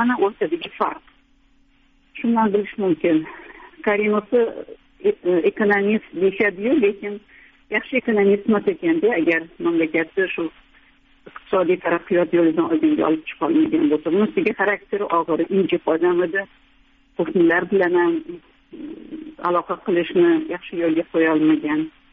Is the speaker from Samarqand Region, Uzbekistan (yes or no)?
no; Tashkent, Uzbekistan; Men Toshkentliman, Toshkentda tug'ilganman, Labzak mahallasida, ziyoli oilada, ota-onam Nizomiy nomli Toshkent davlat pedagogika institutida dars berishardi.